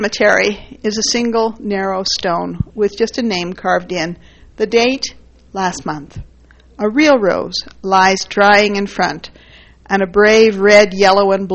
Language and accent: English; Indiana, United States; born there; I was born in Indiana, and I'm a convert to the church.